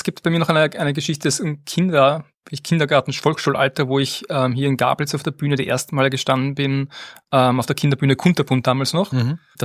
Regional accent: Gablitz, Lower Austria, Austria; ich bin wirklich gebürtiger Gablitzer. Mich hat es noch nicht so weit verschlagen, von Gablitz bin ich bis Burgersdorf gekommen. Aber die Gegend im Wienerwald, der bleibe ich einfach treu.

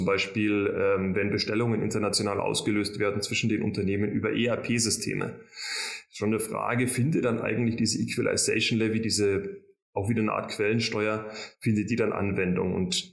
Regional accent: Bavaria, Germany; Also als Franke

